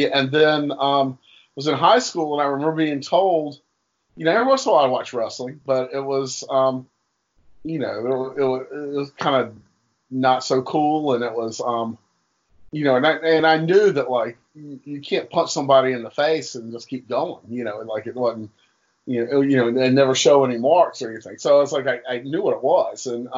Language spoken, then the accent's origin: English; Durham, North Carolina, United States; So, you know, I grew up in Durham, North Carolina.